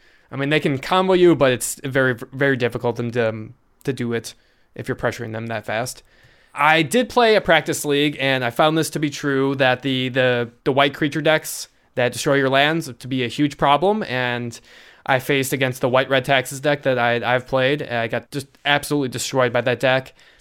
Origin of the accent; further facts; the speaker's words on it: Michigan, United States; it's just my old family vacations growing up in Michigan.